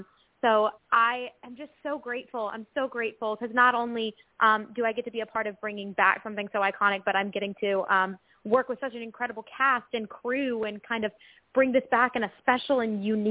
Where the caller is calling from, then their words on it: Birmingham, Alabama, United States; I am in Birmingham, Alabama.